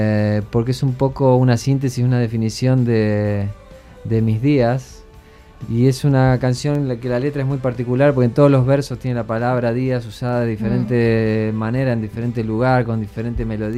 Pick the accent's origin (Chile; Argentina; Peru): Argentina; músico que es para mí el Maradona del rock argentino. Fue parte de uno de los grupos fundacionales del rock en mi país